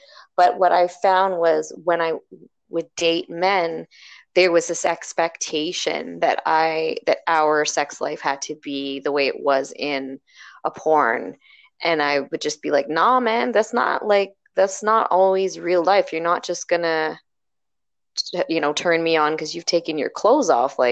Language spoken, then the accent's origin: English; Toronto, Ontario, Canada; I'm from Toronto. I am 35 years old, and I identify as female.